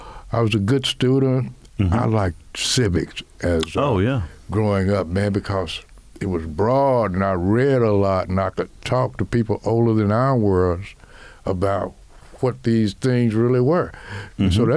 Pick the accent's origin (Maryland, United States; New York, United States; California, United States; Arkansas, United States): Arkansas, United States; Wrightsville; I'm a country boy. I'm from Wrightsville, Arkansas. I grew up there in the 50s.